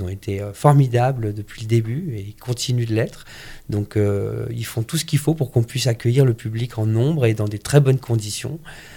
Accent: Saint-Étienne, Auvergne-Rhône-Alpes, France; Parce que souvent, quand on leur dit qu'on est de Saint-Étienne, ils nous disent « Oh, vous n'avez pas de chance, Saint-Étienne. »

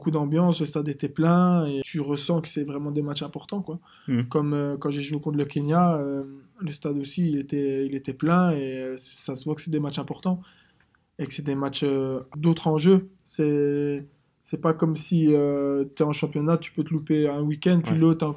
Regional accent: Belgium; Ils sont venus carrément jusqu'en Belgique, jusque chez mes parents. Ils sont venus chez moi en Belgique.

